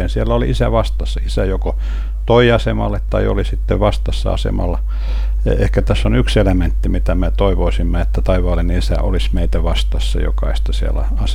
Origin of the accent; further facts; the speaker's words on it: Kouvola, Kymenlaakso, Finland; also born or lived in Anjala; Ja kun Kouvolasta olen siis kotoisin, Anjalasta syntyisin ja Kouvolasta kotoisin